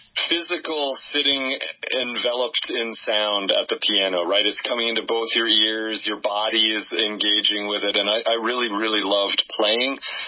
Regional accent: California, United States; born there; also born or lived in Wisconsin / Connecticut; But, you know, I was born in Southern California. That's where my family's from.

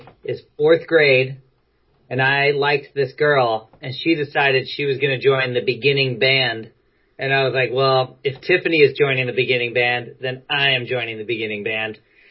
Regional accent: Fremont, California, United States; Oh, I was in Fremont, California. So it was right near where I live now.

